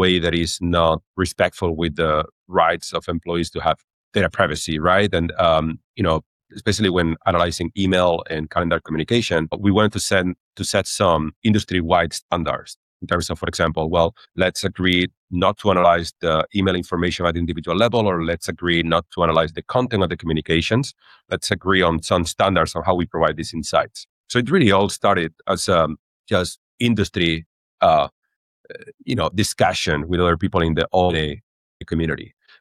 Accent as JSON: {"language": "English", "town": "Cordoba", "region": "Andalusia", "country": "Spain", "second_language": "English", "said": "So I come originally from Spain, from a city in the south called Cordoba."}